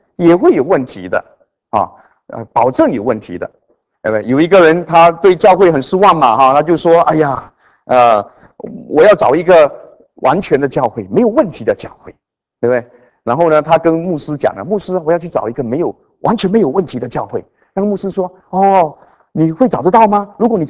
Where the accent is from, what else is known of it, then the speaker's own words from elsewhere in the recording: China; 我们中国人说家家有本难念的经